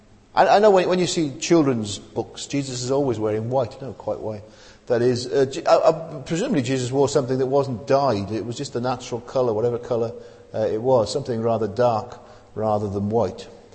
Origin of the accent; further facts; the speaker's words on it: Wales, United Kingdom; I'm a Welshman, but I don't think any Welshman is under any obligation to believe that.